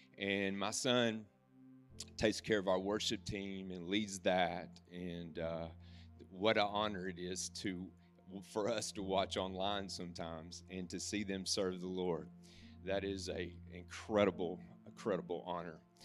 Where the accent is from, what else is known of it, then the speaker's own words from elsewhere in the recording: Paducah, Kentucky, United States; this is home. We grew up in Paducah. In 2004, God called us into the northern land